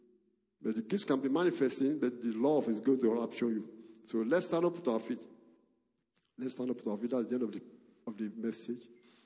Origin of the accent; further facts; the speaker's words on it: Nigeria; moved away; Nigeria in 1992, the last time I was there. Before I went, the Lord talked to me that there was a group in my hometown.